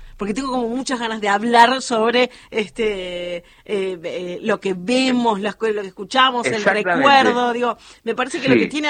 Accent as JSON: {"language": "Spanish", "country": "Argentina", "said": "Para mí es imperdible, no solamente como Argentina, digo, para mí lo tiene que ver del mundo"}